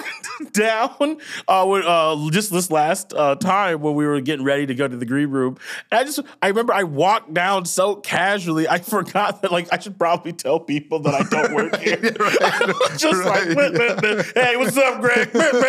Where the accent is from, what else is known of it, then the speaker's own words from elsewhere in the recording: Rosemount, Minnesota, United States; I was raised in Rosemont, Minnesota. We come here all the time. This was like one of the cool places to go.